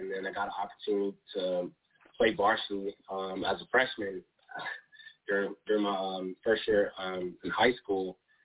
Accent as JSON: {"language": "English", "town": "Cordele", "region": "Georgia", "country": "United States", "tie": "born or raised there", "said": "First of all, I was born and raised in Georgia, a small town called Cordell, down similar to Florida"}